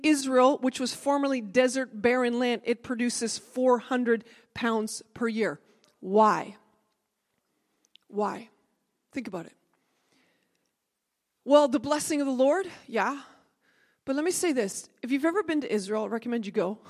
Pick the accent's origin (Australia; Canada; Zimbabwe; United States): Canada; Heaven's sakes, I'm a Canadian.